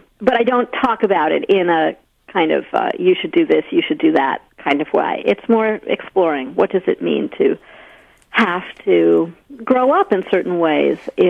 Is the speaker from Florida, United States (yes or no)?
no; New York, United States; I grew up in New York